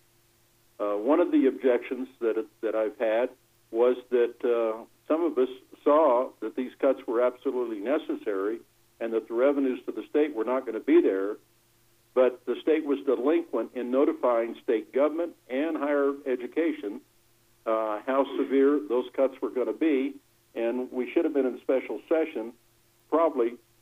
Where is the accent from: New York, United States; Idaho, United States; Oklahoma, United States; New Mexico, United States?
New Mexico, United States; Deming; I'm actually from Deming, but we're up in Farmington with the Legislative Finance Committee